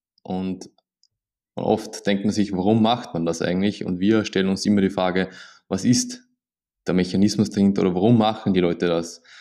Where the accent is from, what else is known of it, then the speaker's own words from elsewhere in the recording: Austria; now in Emmenbrücke, Switzerland; Wie ihr wahrscheinlich hören könnt, bin aus Österreich und kein Schweizer.